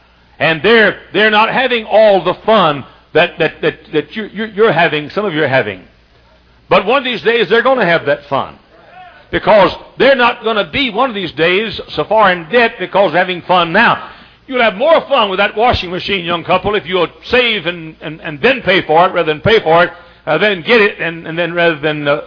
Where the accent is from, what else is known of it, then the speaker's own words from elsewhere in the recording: Dallas, Texas, United States; the part of the country where I was reared in Texas. In Dallas, Texas, my hometown